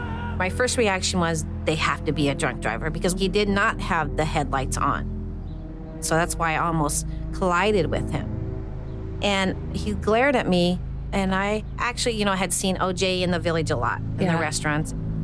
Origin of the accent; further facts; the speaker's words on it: Indianapolis, Indiana, United States; have relatives in Elkhart, but I grew up in Indianapolis.